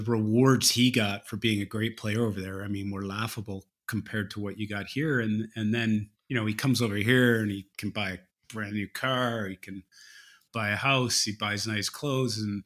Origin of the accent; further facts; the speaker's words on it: Canada; especially growing up in Canada